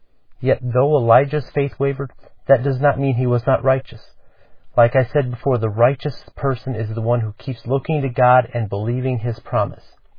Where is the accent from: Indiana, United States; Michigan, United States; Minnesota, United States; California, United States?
Indiana, United States; Elkhart; from Elkhart, Indiana. And you may say, "Where in the world's that?"